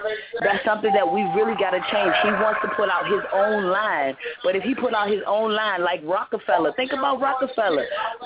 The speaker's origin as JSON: {"language": "English", "region": "Maryland", "country": "United States", "tie": "born or raised there", "also_born_or_lived": "Virginia / District of Columbia", "said": "I've been born and raised all over. I was born in Maryland and everything. I lived on Minnesota Avenue for a while. Right now I'm actually located on the Maryland side of Eastern Avenue. And I've lived in Virginia, so I'm like, I'm DMV, pretty much."}